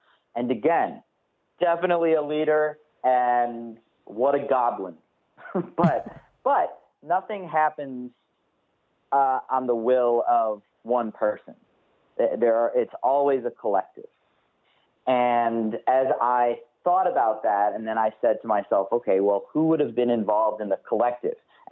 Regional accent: Chicago, Illinois, United States; And so as a Bears fan, as a Chicagoan, I said, I have to start in my own house

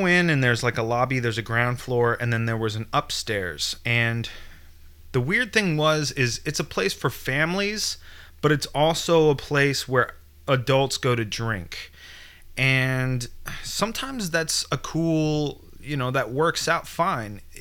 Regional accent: California, United States; we're weirdos from California that probably look pretty out of place.

